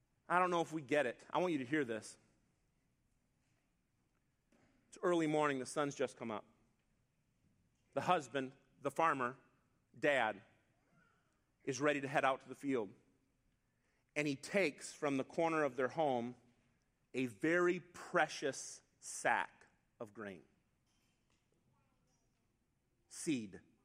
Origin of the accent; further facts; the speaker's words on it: Chicago, Illinois, United States; also born or lived in Watertown; now in Greenwood, United States; I grew up near the Chicago area, then moved to Watertown, Wisconsin, which I thought was like the middle of nowhere, Watertown. And then I moved to Greenwood, Wisconsin.